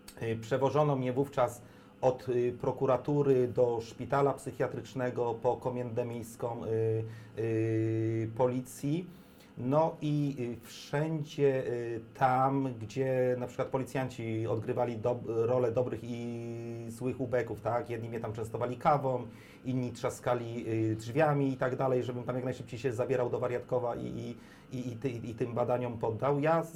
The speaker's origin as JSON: {"language": "Polish", "town": "Różanki", "region": "Lubusz Voivodeship", "country": "Poland", "tie": "born or raised there", "said": "w moim obwodzie, obejmującym moją rodzinną wioskę Różanki pod Podgorzem Wielkopolskim"}